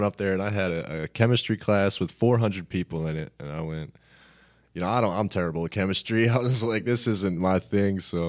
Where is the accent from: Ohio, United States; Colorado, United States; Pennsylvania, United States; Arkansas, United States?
Pennsylvania, United States; Philadelphia; because I'm from Philadelphia area, and I've been a huge Philly sports fan my whole life.